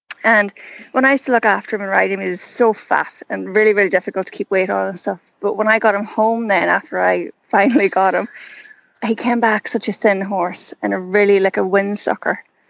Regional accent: Donegal, Ulster, Ireland; I'm from Donegal in Ireland

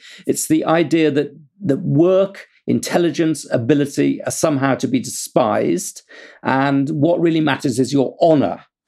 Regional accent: United Kingdom; I'm British

